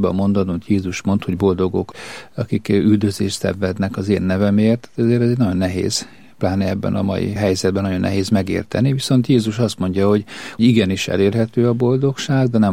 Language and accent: Hungarian; Seregélyes, Fejér, Hungary; hogy faluban nőttünk fel, Seregélyes nevű faluban, volt édesapám lelkész, 14 évig ott laktunk.